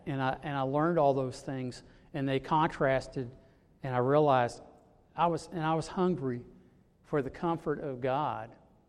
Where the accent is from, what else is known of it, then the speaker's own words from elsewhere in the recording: Mesquite, Texas, United States; I was raised, I grew up here. I grew up in Mesquite. I'm a native boy here. And I grew up on Summit Street.